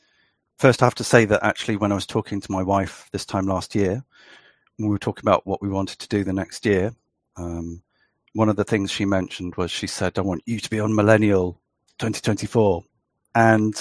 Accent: United Kingdom; I'm a British artist and writer.

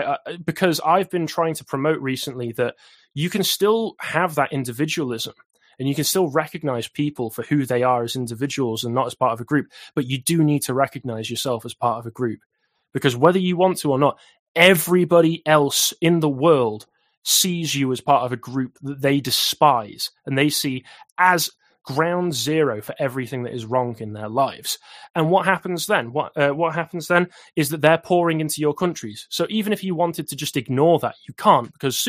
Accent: Crewe, North West England, United Kingdom; I'm from Cheshire. I'm mainly from a town called Crewe. I have, it's a bit of a desolate wasteland now.

